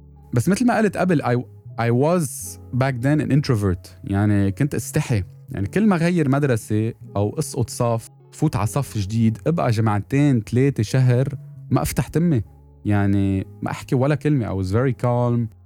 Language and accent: Arabic; Lebanon; وكتير كنت افتخر سافر ومثل لبنان, كنت كتير كتير انبسط مثل لبنان, انه انا من لبنان